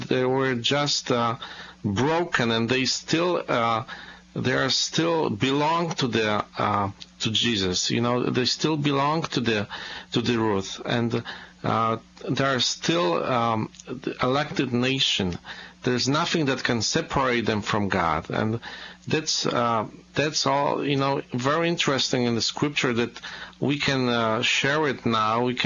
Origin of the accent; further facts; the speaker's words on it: Poland; English is a second language; I came from Poland